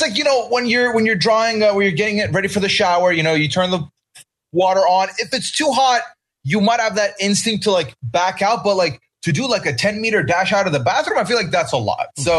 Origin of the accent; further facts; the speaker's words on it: Dubai, United Arab Emirates; So I grew up in Dubai. And in Dubai, it is pretty much customary